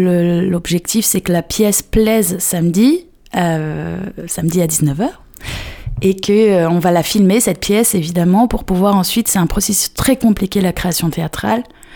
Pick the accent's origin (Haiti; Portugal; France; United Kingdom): France; Trappes, Île-de-France; now in Paris, France; moi, j'habite à Paris, et ma famille n'est plus à Trappes. Elle est partie. Mais c'est là où j'ai grandi, c'est là où j'ai travaillé, où je travaille encore